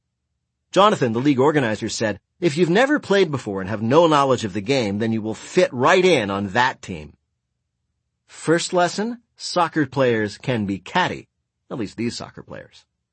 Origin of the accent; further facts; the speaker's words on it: United States; blind to it because I'm an American.